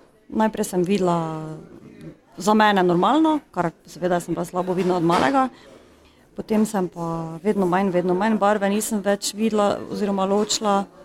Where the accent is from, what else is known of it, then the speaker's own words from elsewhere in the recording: Grušova, Drava, Slovenia; iz Grušove, iz Medobčinskega društva slepih in slabovidnih v Mariboru.